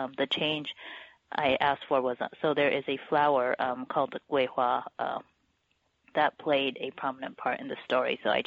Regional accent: Taiwan; now in United States; And growing up in Taiwan, my maternal grandmother was one of my main caretakers.

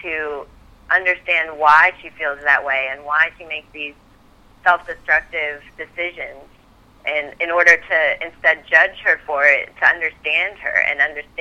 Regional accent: Fairfield, United States; growing up in Fairfield was, you know, a wonderful place to grow up

